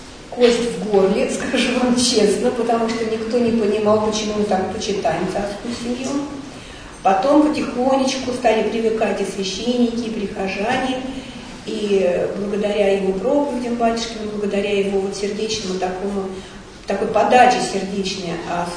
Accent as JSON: {"language": "Russian", "region": "Moscow", "country": "Russia", "tie": "born or raised there", "said": "мы, собственно говоря, москвичи, коренные москвичи. Прожив почти 30 лет в Москве"}